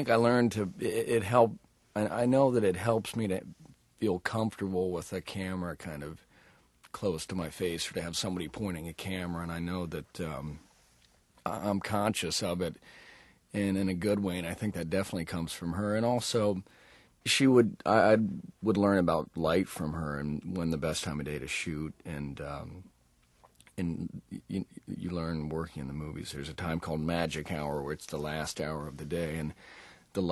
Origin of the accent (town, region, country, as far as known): Texas, United States; born or raised there